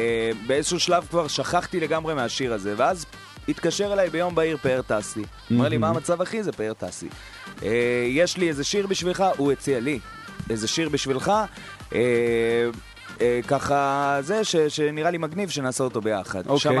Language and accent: Hebrew; Hadera, Haifa District, Israel; אני מחדרה